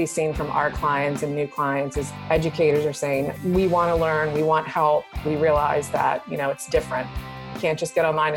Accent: Maryland, United States; And I'm from Maryland, and so Katie Ledecky and Michael Phelps are Maryland natives.

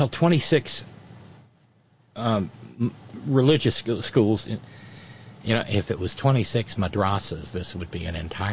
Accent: Alabama, United States; born or raised there

